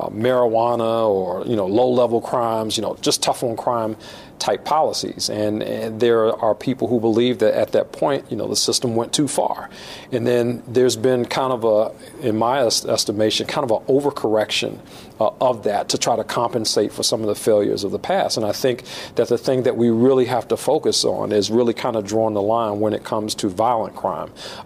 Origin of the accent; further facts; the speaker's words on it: District of Columbia, United States; It frustrates me as a citizen of the District of Columbia when I see that happening in my hometown.